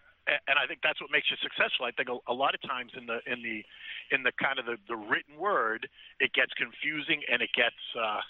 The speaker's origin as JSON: {"language": "English", "town": "Boston", "region": "Massachusetts", "country": "United States", "lives_now": "New York, United States", "said": "Italian, well, really a Bostonian, but yeah, I've been in New York for 38 years, so so you could say I'm a New Yorker."}